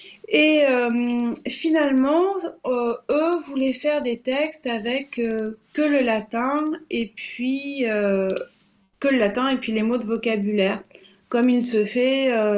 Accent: Montpellier, Occitanie, France; now in Paris, France; J'arrivais de ma province, qui n'est pas très loin de la vôtre, hein, parce que je venais de Montpellier.

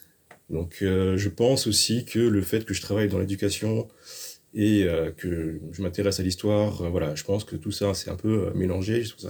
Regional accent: Réunion, France; je viens de l'île de La Réunion.

